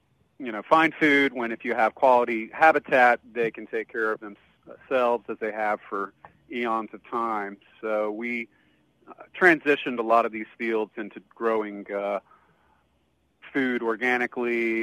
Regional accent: Greenville, South Carolina, United States; I'm from Greenville. That's where I grew up.

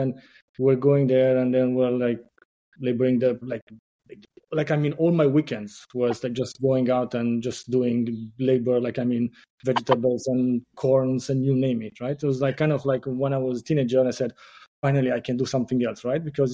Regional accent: Romania; English is a second language; So I grew up in Romania. I find it like to be so enriching living, coming from a society which kind of like went from communism. I was nine when the communists

